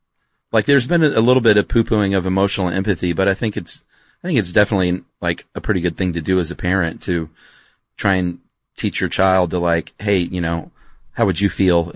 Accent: Florida, United States; I grew up in Florida, so we spent most of the summer with our shoes off.

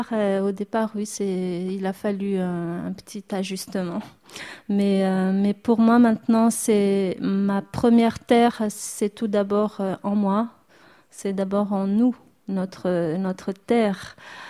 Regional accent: Madagascar; moved away as an adult; now in France; J'ai quitté Madagascar à l'âge de 19 ans, de 19-20 ans. Et ce chemin, en fait, ça s'est imposé effectivement une fois que j'étais éloignée de ma terre, hein, on va dire. Et c'est en France que je suis revenue à la source, en fait.

